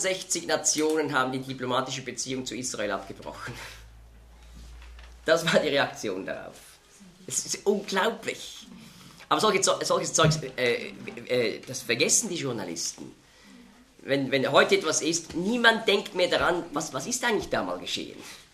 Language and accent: German; Switzerland; würden Sie der UNO beitreten als Schweizer?